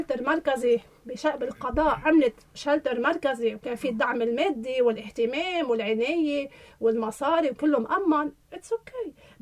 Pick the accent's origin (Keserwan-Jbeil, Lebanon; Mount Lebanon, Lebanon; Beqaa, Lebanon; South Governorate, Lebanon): Mount Lebanon, Lebanon; Hammana; زحله، شملان، حمينا ضيعتي، بوجه لهم تحيه